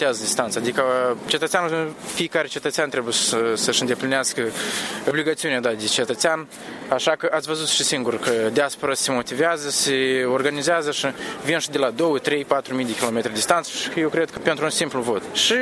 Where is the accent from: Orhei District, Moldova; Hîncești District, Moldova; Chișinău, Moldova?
Chișinău, Moldova; Suntem moldoveni, Chișinău, dar acum suntem stabiliți, care cu traiul, care cu învățătură, suntem stabiliți în bun, la 200 de km distanță